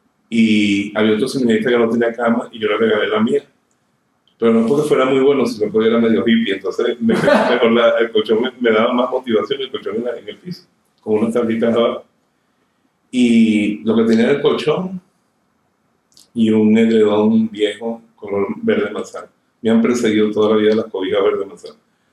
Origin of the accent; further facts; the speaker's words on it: Venezuela; Solamente la carretera entre Caracas y mi pueblo, cuando estamos en tiempo de lluvia, hay un verdor, una belleza, una vida. Yo estaba extasiado, está mi tierra otra vez.